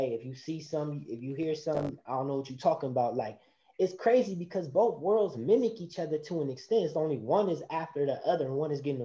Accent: Jamaica; Coming up, being Jamaican, both parents, like, the police thing wasn't no avenue to go down for real.

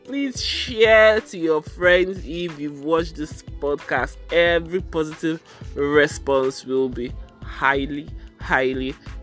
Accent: Nigeria; that's one of the perks, disadvantages of being a Nigerian and living in Nigeria.

